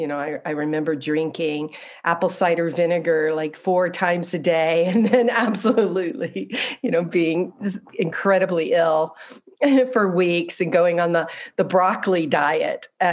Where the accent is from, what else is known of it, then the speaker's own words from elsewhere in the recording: the South, United States; But in my own childhood, I grew up in the Deep South during the time of the Civil Rights Movement.